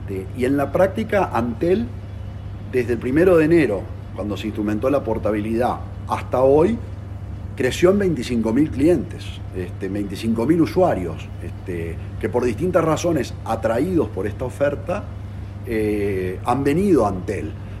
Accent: Uruguay; como uruguayos y consumidores lo estamos viendo

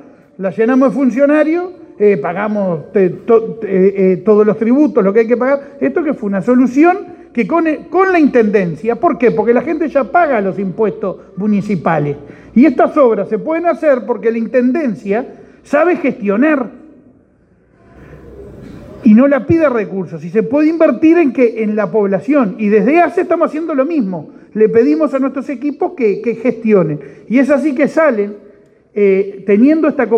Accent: Uruguay; Porque soy uruguayo. Porque soy uruguayo

